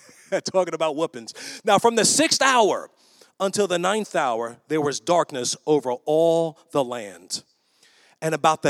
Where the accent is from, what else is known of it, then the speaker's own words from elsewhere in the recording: New York, United States; Like, I'm from New York. We never picked a switch